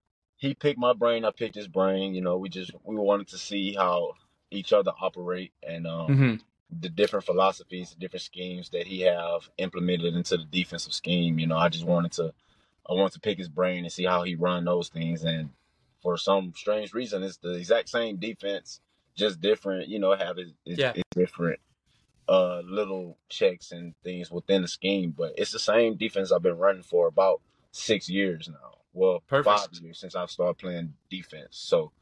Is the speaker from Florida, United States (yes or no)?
no; Beaumont, Texas, United States; Yeah, that's my hometown.